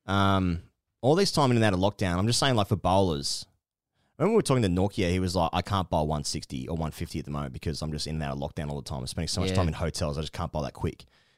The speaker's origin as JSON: {"language": "English", "country": "Australia", "said": "Just as an Australian who's seen what he has done since he's played for India"}